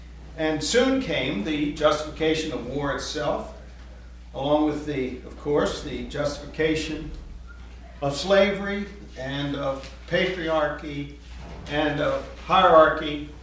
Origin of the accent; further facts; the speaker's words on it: Akron, Pennsylvania, United States; from Akron, Pennsylvania.